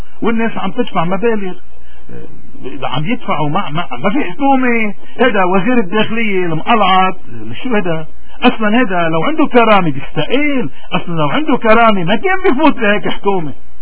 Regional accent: Lebanon; هلا شو وجبنا نحن كلبنانيين كمواطنين؟

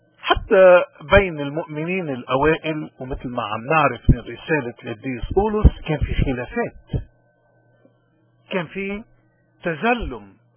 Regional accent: Lebanon; من هون نحن كلبنانيين أي حدا بيحاول يوقعنا بالتجربة مفروض نكون محصنين بالإيمان حتى ما نوقع

